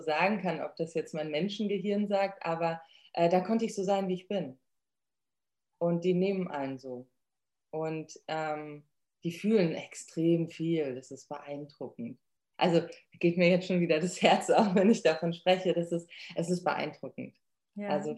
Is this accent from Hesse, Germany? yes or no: yes; Bad Vilbel, Hesse, Germany; Ich bin in Bad Vilbel groß geworden und da gab es den, oder gibt es immer noch den Dottenfelder Hof